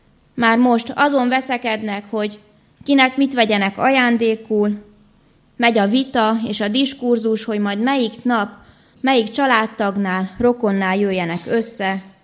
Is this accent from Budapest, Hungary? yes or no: no; Madocsa, Tolna, Hungary; És az én falumban is, ahonnan jövök, Madocsáról, még az én nagyszüleim kisgyermekként átélték a második világháborút